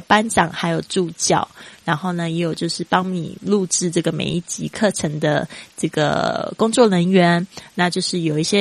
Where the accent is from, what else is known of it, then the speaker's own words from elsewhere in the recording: China; 可以用委婉一点的方式就说 Actually I'm Chinese， 因为其实我常被人家以为我是日本人